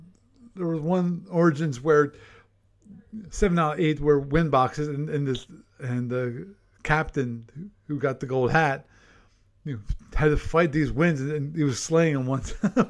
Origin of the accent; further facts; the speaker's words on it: Maryland, United States; Because I grew up in Maryland, remember? I know my way around Baltimore.